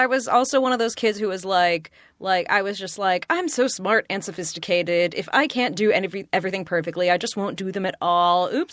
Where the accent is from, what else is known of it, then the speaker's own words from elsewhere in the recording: Burbank, California, United States; I grew up in Burbank. So it's mm-hmm. not like I was in, you know, the most musical theater like savvy place in the world.